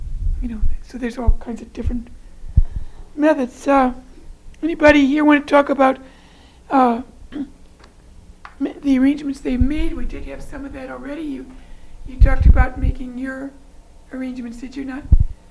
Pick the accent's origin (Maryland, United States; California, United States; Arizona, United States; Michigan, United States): Michigan, United States; We're from Michigan